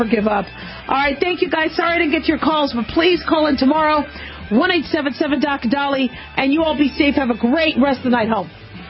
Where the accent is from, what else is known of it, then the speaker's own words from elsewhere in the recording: Phoenix, Arizona, United States; I grew up in Phoenix and it hardly rains except monsoon.